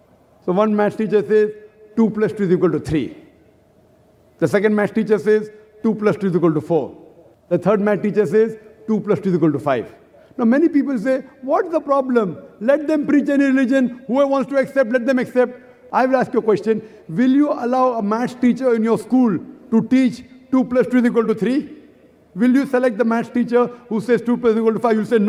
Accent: India; I'm an Indian. Geographically, I'm a Hindu because I'm an Indian. But practicing Muslim, I'm a practicing Muslim.

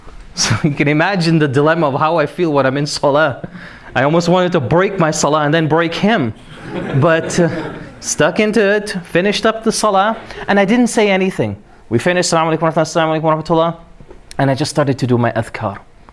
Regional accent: Toronto, Ontario, Canada; So for whatever it's worth, I'm from Toronto

